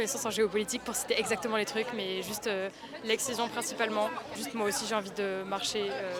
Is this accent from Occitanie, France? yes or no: yes; Toulouse, Occitanie, France; Je suis toulousaine, donc je suis plus habituée à des manifs un peu plus larges et tout.